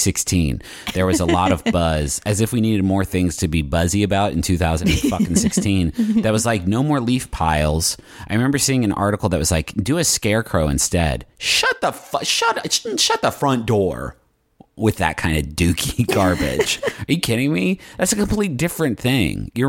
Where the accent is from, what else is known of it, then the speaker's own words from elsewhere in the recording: West Virginia, United States; because growing up in West Virginia, there are trees for days.